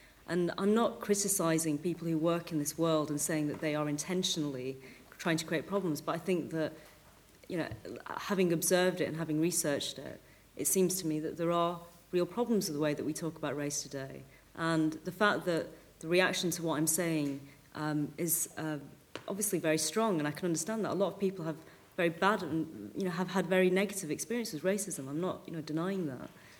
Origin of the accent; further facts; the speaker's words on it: Oldham, North West England, United Kingdom; I grew up in Oldham in the 1980s.